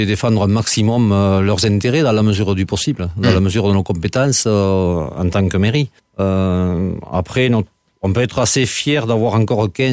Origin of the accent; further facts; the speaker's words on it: Castanet, France; Je suis né, oui, à 150 mètres de la maison où j'habite maintenant. Il y aura bientôt 61 ans.